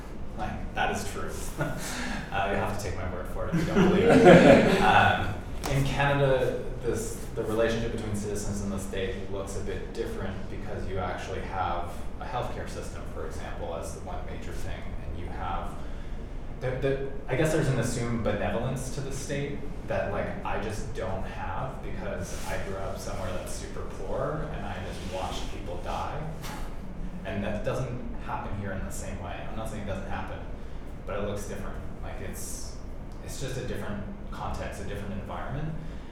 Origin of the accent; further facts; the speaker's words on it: Maine, United States; I'm from Podunk, nowhere, Maine. Like, Sherbrooke is halfway between Boston and Sherbrooke